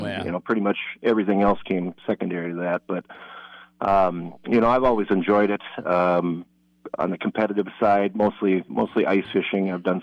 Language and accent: English; Spring Lake Park, Minnesota, United States; Yeah, I have lived in Andover for almost 25 years now. Mm-hmm. I grew up in Spring Lake Park and pretty much been here all my life.